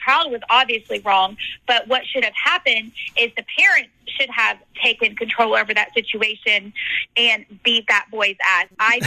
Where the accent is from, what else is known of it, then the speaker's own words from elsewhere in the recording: Georgia, United States; I'm from Georgia.